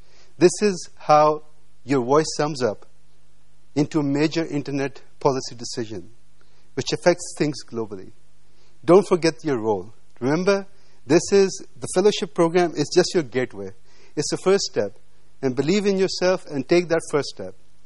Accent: Pakistan; and I'm from Pakistan.

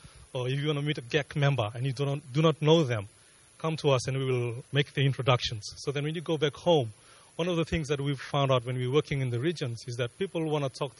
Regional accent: Fiji; now in Brisbane, Australia; So I come from Fiji originally, but I live in Brisbane, Australia, and that's where I work from.

